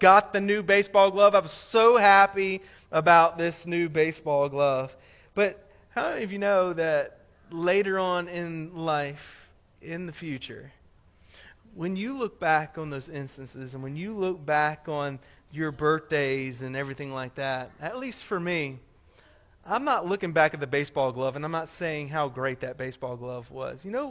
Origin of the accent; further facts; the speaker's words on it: Louisiana, United States; like I'm from Louisiana, we say lanyap a lot down there, all right?